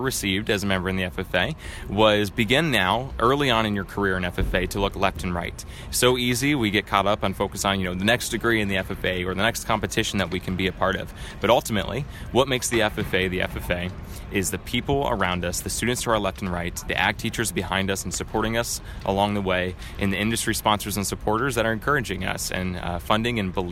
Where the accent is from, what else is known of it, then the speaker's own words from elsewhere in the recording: Springfield, Ohio, United States; I'm from Springfield, Ohio. I'm a Buckeye.